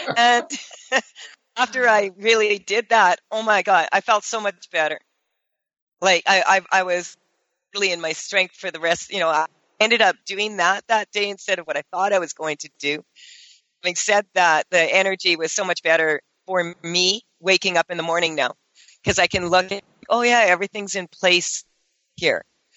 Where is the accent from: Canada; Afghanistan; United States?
Canada; as a Canadian